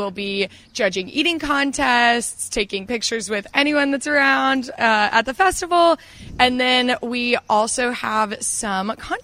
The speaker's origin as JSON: {"language": "English", "town": "Fort Mill", "region": "South Carolina", "country": "United States", "tie": "born or raised there", "said": "I've grown up in Fort Mill, and I've always loved the town. But going to college, you know, Fort Mill was my hometown."}